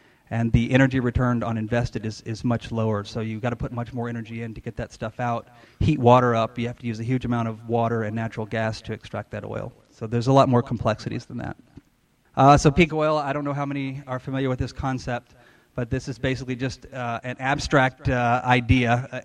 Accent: United States; now in Canada; I'm originally from the States, but Canada is very similar.

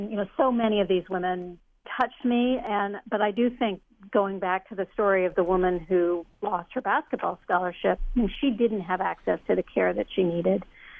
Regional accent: Missouri, United States; Yeah, I mean, in Missouri in particular, which is my home state where we chose to focus

